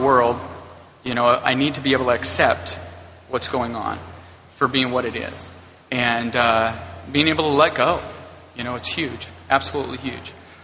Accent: Idaho, United States; And I'm from Idaho, and somebody from Texas was like

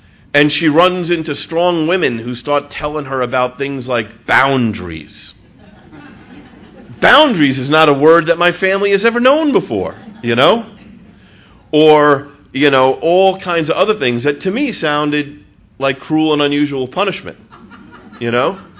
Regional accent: New York, United States; I'm Irish Catholic and I'm from New York

